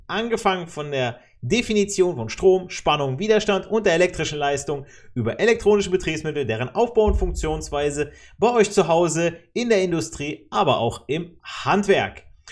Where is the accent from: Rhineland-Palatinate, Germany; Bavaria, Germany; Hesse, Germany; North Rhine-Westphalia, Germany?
Hesse, Germany; Ich als Hesse und Wahlpfälzer erlaube mir jetzt mal, einen solchen Witz auch zu machen.